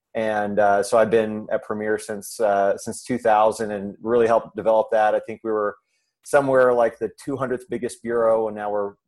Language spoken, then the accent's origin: English; Indiana, United States; I'm from Indiana originally.